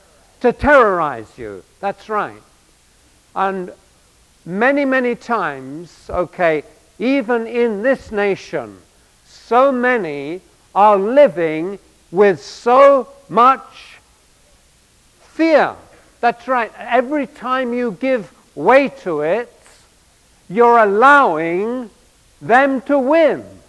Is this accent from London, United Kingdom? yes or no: yes; London, United Kingdom; because I was born in 1946, and so I grew up playing, I'm a Londoner, I grew up playing in air raid shelters and underground bunkers.